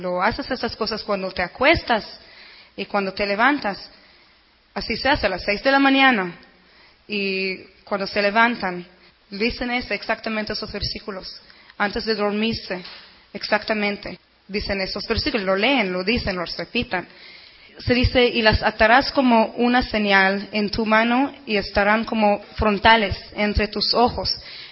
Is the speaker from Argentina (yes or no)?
no; Israel; Spanish is a second language; moved away; yo crecí en Israel